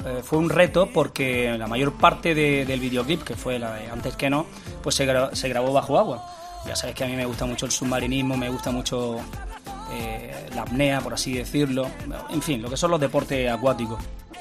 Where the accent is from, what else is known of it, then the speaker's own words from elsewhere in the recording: Almería, Andalusia, Spain; Mi madre sigue viviendo ahí en la calle Granada, y he disfrutado mucho uh-huh. Almería en estos dos últimos años.